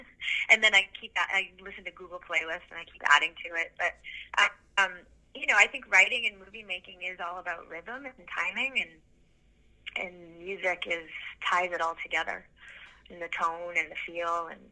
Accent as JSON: {"language": "English", "country": "Canada", "said": "I'm a Canadian right now. I love it here. I love it. I love Toronto"}